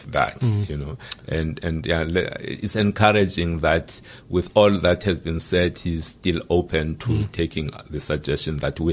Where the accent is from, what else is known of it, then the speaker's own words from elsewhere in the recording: South Africa; Look, I must say, as a South African first, before being a leader, as a South African, I am concerned.